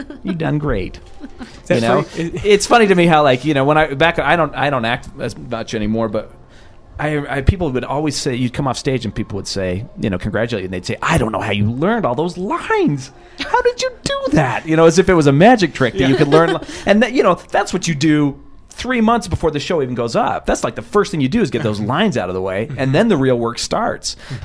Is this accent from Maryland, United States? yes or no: no; Utah, United States; It's hard to hide it with me when I say I'm from Utah and I say I have five kids.